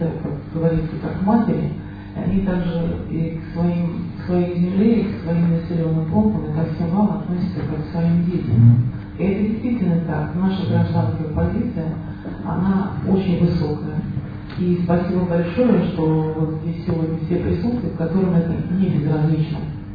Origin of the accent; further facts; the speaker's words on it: Krasnogorsk, Moscow Oblast, Russia; born there; Причем я лично родилась здесь в Красногорске